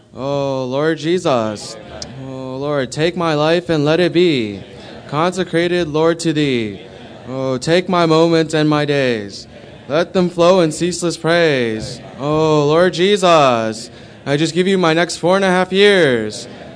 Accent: Manhattan, New York, United States; from Manhattan.

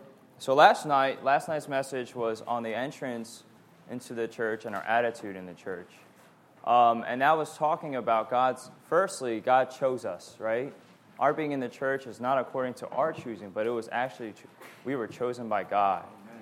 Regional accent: New Jersey, United States; It's a two-year Bible school, and I grew up in New Jersey.

